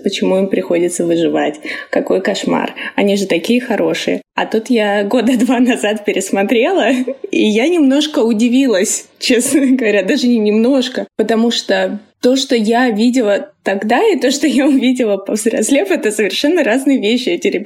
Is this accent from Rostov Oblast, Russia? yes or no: yes; Rostov Oblast, Russia; Я росла в Ростовской области.